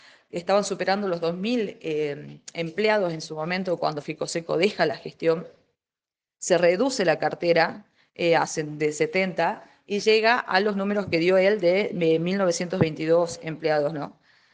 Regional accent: San Salvador de Jujuy, Jujuy, Argentina; No, yo soy de San Salvador.

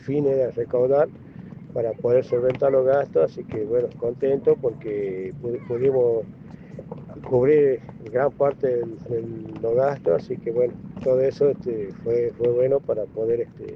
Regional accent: Jujuy, Argentina; Nosotros somos los únicos jujeños

